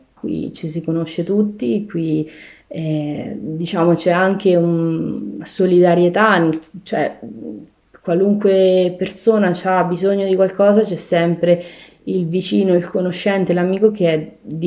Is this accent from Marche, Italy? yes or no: yes; Macerata, Marche, Italy; now in Fiastra, Italy; Io sono nata a Macerata, cresciuta a Macerata, poi a un certo punto della mia vita ho lasciato il lavoro che avevo sempre a Macerata e mi sono trasferita qui a Fiastra.